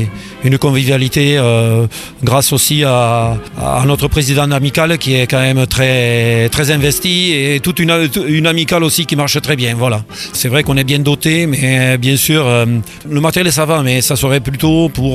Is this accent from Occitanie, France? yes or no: yes; Fourcès, Occitanie, France; Moi, je viens de Fourcès, j'ai toujours été ici et voilà.